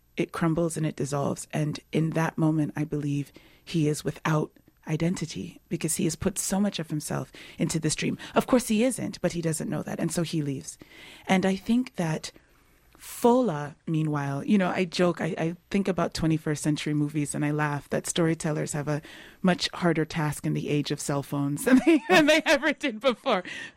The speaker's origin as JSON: {"language": "English", "town": "Brooklyn", "region": "New York", "country": "United States", "tie": "born or raised there", "also_born_or_lived": "England / Ghana", "said": "I was born in England. Oh, but you don't really speak with a British accent. Okay, I grew up in Brooklyn."}